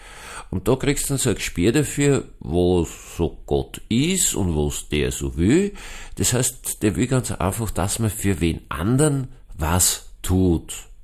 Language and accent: German; Austria; Das würde ich als Österreicher auch sagen, na, wir sind Österreicher